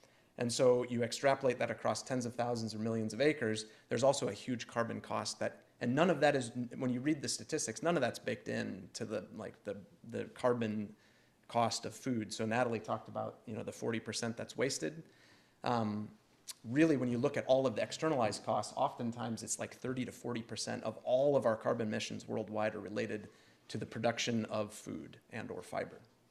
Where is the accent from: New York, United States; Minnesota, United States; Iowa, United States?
Iowa, United States; So I come from Iowa, which the headlines there over the last couple of years have really been focused on being a cancer cluster.